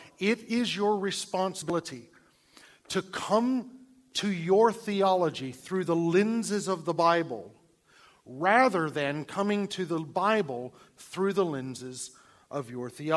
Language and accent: English; Atlanta, Georgia, United States; Sorry to say, one of the editors of that I grew up with in Atlanta.